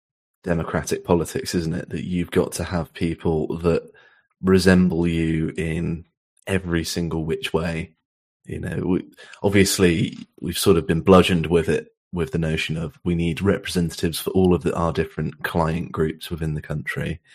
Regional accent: South West England, United Kingdom; accent: West Country; I wish I could lose the sort of slight tinges of my West Country accent that make me say the start of the number three very strange.

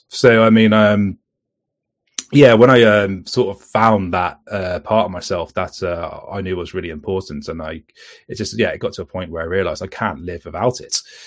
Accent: South West England, United Kingdom; Growing up in Somerset, I was always surrounded by, the hills, the coastline, the caves, things like, for example, Cheddar Gorge. It is a stone's throw away from me.

